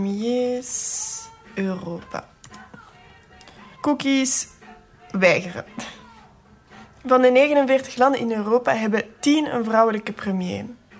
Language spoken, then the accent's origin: Dutch; Brussels, Brussels-Capital Region, Belgium; Allee, als ik zo rondloop, ik ben ook van Brussel, in Brussel, dan zie ik toch wel heel erg veel mensen met een migratieachtergrond.